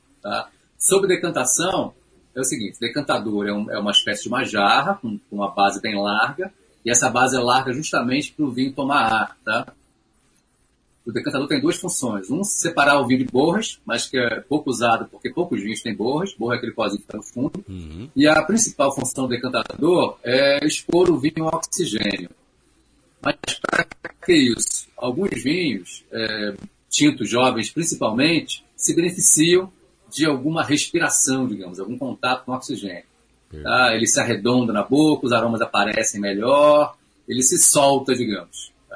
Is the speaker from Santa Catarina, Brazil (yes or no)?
no; Rio de Janeiro, Brazil; eu não nasci num chateau, não nasci numa região vinícola, eu nasci numa cidade de praia onde ninguém bebia vinho. Sou do Rio de Janeiro.